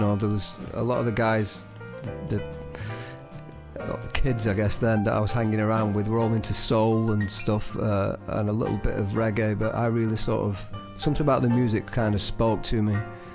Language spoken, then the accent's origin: English; Brinscall, North West England, United Kingdom; I'm from Lancashire, a little village in the hills in Lancashire.